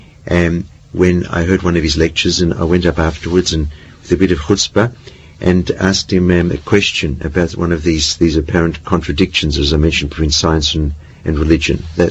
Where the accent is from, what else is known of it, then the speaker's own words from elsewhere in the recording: Australia; and especially as an Australian